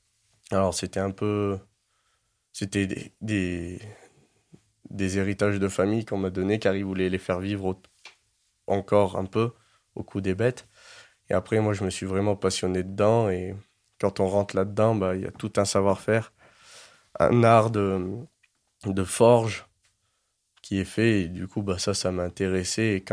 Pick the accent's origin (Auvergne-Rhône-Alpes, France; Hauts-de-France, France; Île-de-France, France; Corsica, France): Auvergne-Rhône-Alpes, France; Grenoble; j'ai pas forcément grandi dans ce milieu-là, car j'ai grandi à Grenoble, j'étais dans des quartiers